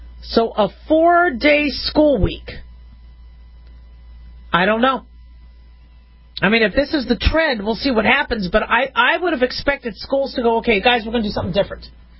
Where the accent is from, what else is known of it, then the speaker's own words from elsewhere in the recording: Arizona, United States; when I grew up in Maricopa County, Arizona, they made us go out into the desert and learn how to survive in the desert.